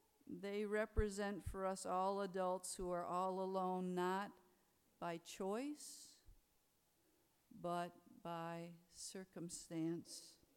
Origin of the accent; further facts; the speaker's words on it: Detroit, Michigan, United States; I'm from Motown.